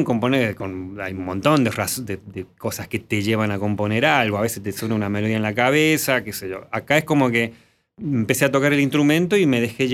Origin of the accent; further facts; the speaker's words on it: La Rioja, Argentina; accent: La Rioja tonada; moved away as an adult; now in Buenos Aires, Argentina; Yo soy de La Rioja, en La Rioja sabes que se dice la tonada esdrújula